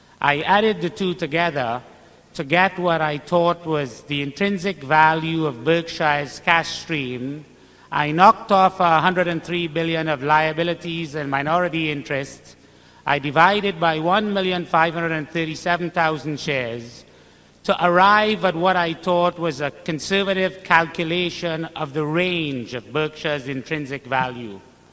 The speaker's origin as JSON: {"language": "English", "country": "Trinidad & Tobago", "said": "I'm from Trinidad in the West Indies."}